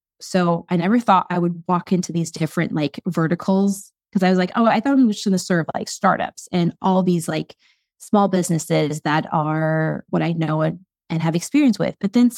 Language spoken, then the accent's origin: English; United States; born there; I'm Chinese. I was born in America, first generation.